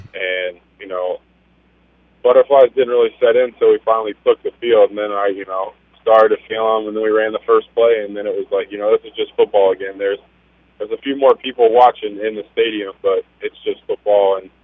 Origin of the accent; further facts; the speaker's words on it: Midwest, United States; growing up in the Midwest, I'm used to the seasons.